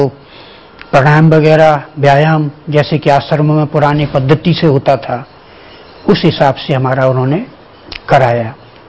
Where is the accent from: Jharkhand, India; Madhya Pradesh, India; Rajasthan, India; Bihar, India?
Madhya Pradesh, India; Porsa; और मैं मध्य प्रदेश के मुरैना जिला का रहने वाला हूँ